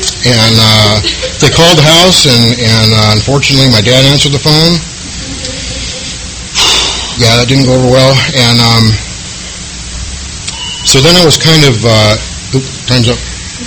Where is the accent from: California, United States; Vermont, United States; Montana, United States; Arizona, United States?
California, United States; San Diego; also born or lived in Minnesota; And we moved to California. I was born in Minnesota. We moved to San Diego when I was about 12.